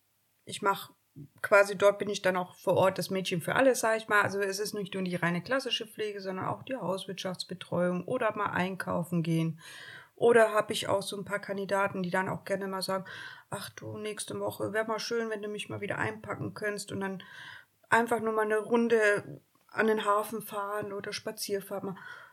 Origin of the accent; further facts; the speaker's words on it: Cologne, North Rhine-Westphalia, Germany; born there; now in Sylt, Germany; Gebürtig bin ich aus Köln.